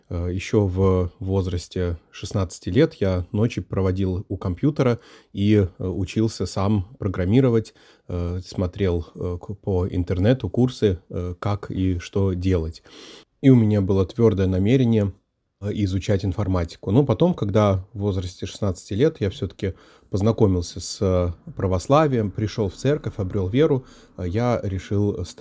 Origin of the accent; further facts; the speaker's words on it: Düsseldorf, North Rhine-Westphalia, Germany; так как я вырос в Дюссельдорфе, моя семья была в Дюссельдорфе